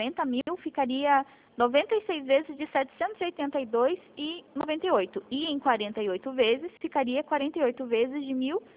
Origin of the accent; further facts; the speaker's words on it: Paraná, Brazil; Não, eu não sou de São Paulo, eu sou do Paraná.